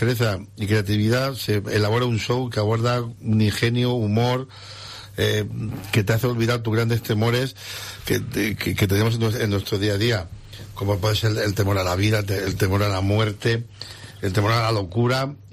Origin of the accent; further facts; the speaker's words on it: Elche, Valencian Community, Spain; Somos paisanos. Yo soy de Elche, pero bueno, hay una pequeña rivalidad que hoy la dejamos